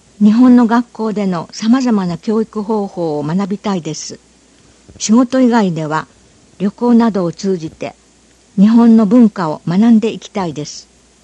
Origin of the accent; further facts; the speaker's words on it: United States; now in Ono, Japan; 大野市の印象は、自然が豊かなところは私のふるさとと似ていますが、大野の方が花や草木の色彩が豊かで美しいと感じました。また米国は日本と比べ歴史が浅く古い建物が少ないのですが